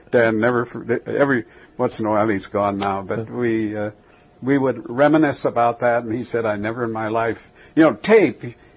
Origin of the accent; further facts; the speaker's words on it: Ireland; being an Irishman, you didn't—I never cried so much in my life.